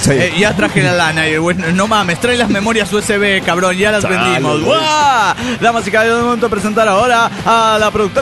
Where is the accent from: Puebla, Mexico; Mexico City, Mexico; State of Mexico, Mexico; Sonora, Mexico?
State of Mexico, Mexico; Tultitlán; de Tutitlán, Nedomex.